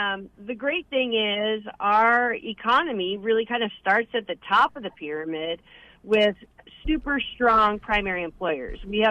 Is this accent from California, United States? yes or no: no; Fort Collins, Colorado, United States; being in Fort Collins is fantastic. I really do love my hometown, but we have an incredibly active political environment here in Fort Collins